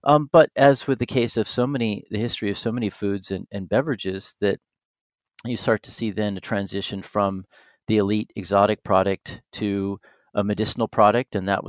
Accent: Tacoma, Washington, United States; I grew up in Tacoma, Washington, which is near Seattle.

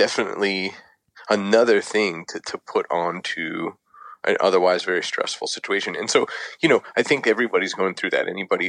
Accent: United States; That was me watching the culture and, you know, being an American in the last couple of years.

